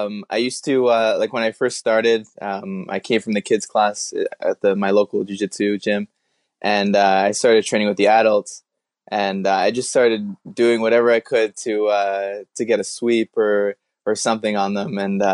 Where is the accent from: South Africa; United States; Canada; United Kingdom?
Canada; St. Catharines, Ontario; I started wrestling at Brock University here close to my hometown in St. Catharines.